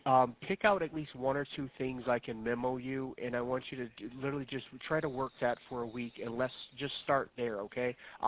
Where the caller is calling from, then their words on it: New York, United States; Oh, New York. Right, we're just around the corner from you guys in Ohio.